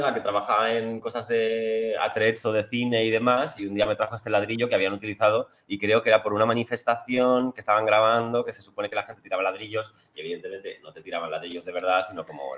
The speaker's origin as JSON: {"language": "Spanish", "town": "Barcelona", "region": "Catalonia", "country": "Spain", "lives_now": "Valencia, Spain", "said": "como barcelonés, y en realidad vivo en Valencia, pero yo soy de Barcelona, pertenezco a una ciudad que organizó dos exposiciones universales, la de 1888 y la de 1929."}